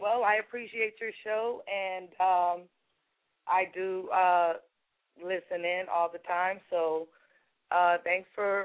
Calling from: Orlando, Florida, United States; I am calling from Orlando, Florida.

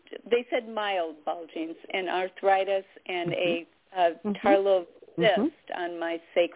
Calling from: California, United States; I'm calling from California.

